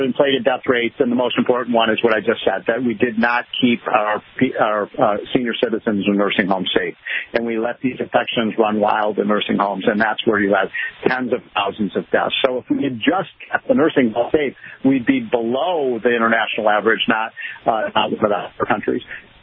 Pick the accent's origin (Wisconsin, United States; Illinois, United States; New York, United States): Illinois, United States; And, I'm from Illinois. Pritzker has been almost criminally negligent in that regard.